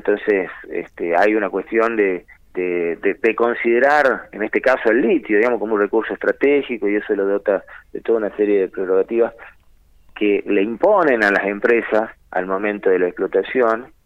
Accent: Argentina; qué queremos hacer como argentinos y argentinas con nuestras riquezas naturales

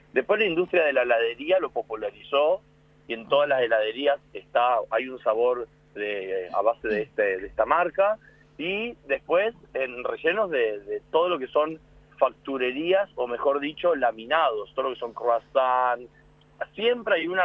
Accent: Argentina; moved away; después de 25, 28 años estando lejos de la casa de mi abuela, lejos de mi ciudad natal, todavía lo sigo teniendo presente y uno no le puede escapar. Y el argentino es muy arraigado a eso

